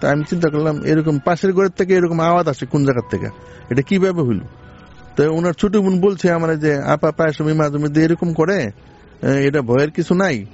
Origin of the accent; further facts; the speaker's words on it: Sanarpar, Dhaka Division, Bangladesh; আমি সানারপাড় থেকে এসেছি।